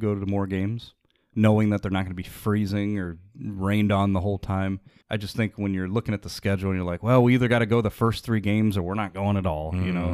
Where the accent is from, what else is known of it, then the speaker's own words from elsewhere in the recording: Cleveland, Ohio, United States; because, you know, we're from Cleveland, football is meant to be played outside.